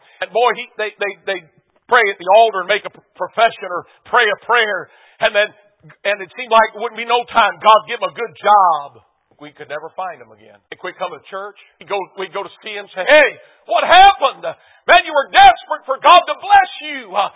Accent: Detroit, Michigan, United States; I grew up in Detroit, man. You know, we didn't hunt.

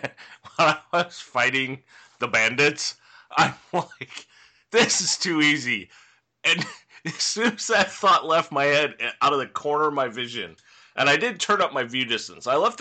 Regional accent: California, United States; I can say, as a Californian, and I've never been to Boston

